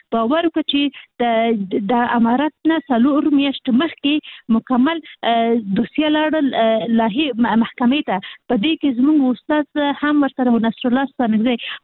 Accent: Kabul, Afghanistan; مونږ اصلي د کابل یو

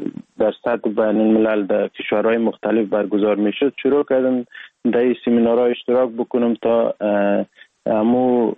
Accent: Sheberghan, Jowzjan, Afghanistan; born or raised there; also born or lived in Sar-e Pol

